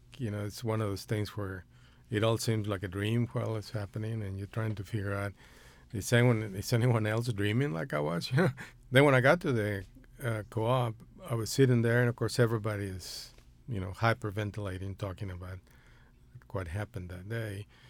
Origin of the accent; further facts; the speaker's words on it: Mexico; now in United States; I'm from Mexico, and I came to the University of Texas as a freshman in 1964, in September.